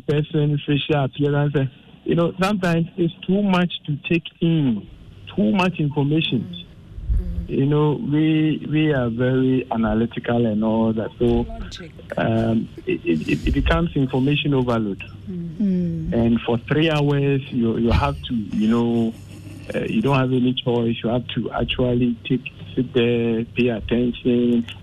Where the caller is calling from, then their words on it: Tema, Greater Accra, Ghana; I'm calling from Tema.